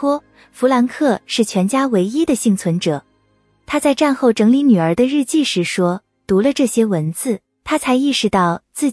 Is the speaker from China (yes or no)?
no; New Zealand; 当北半球在享受最长白昼的时候，我们新西兰人正在拥抱最深的冬夜。